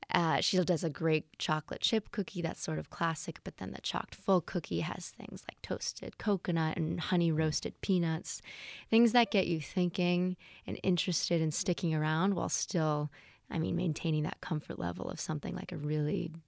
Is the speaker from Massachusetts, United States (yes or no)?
yes; Boston, Massachusetts, United States; I mean, I grew up in Boston, so I'm with her on that one as well.